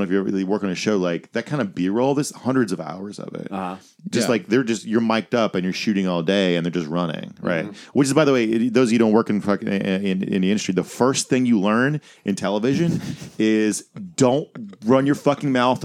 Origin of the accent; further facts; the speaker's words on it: East Coast, United States; I grew up on the East Coast, and here's the one thing I've realized, speaking of geographical snobbery, is like, I prefer the Pacific time zone.